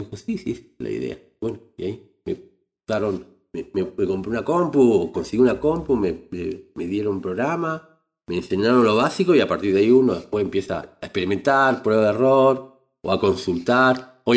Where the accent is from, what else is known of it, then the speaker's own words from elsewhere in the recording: Argentina; also born or lived in Chile; Pues yo soy nacido en Chile, criado en Argentina.